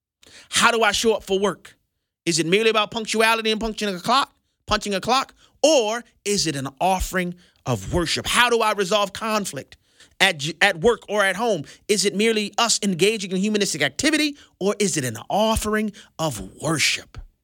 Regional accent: Marrero, Louisiana, United States; a ministry to the youth in Marrero, Louisiana. It's in my hometown area.

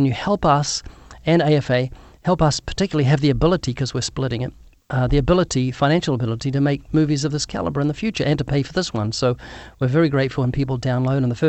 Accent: United States; And our nation, and I speak as an American, has an image of God that's erroneous.

